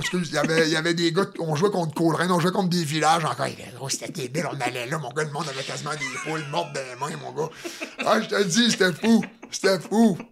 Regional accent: Plessisville, Quebec, Canada; Je viens de Plessisville.

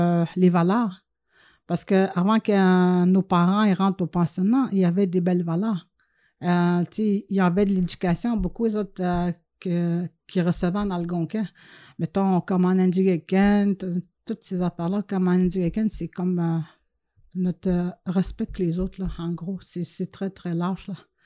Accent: Lac-Simon, Quebec, Canada; je viens du Lac-Simon, la communauté du Lac-Simon.

